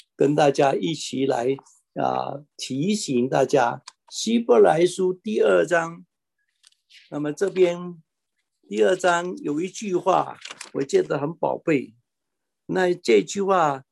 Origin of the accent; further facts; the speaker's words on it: Singapore; 那么我是新加坡人，新加坡已经立法不让新加印度人入境了